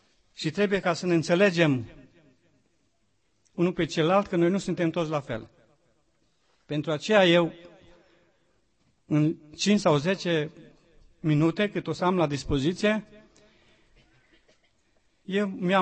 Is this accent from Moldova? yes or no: no; Deva, Hunedoara County, Romania; sunt din Deva, sunt pentru a doua oară că am venit aici în Sânt Petru.